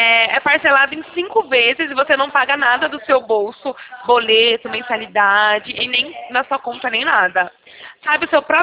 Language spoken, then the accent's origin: Portuguese; Sumaré, São Paulo, Brazil; a gente é daqui de Sumaré, tá bom?